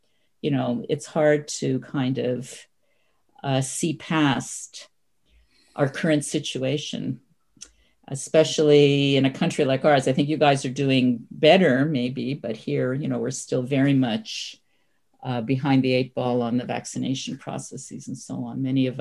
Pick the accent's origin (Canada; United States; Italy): Canada; Toronto, Ontario; born or raised there